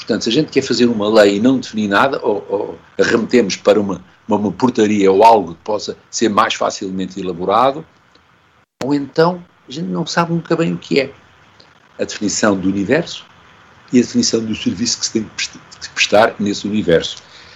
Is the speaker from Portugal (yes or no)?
yes; Azores, Portugal; now in Lisbon, Portugal; é só porque sou açoriano, portanto tenho que me lembrar das Ilhas dos Açores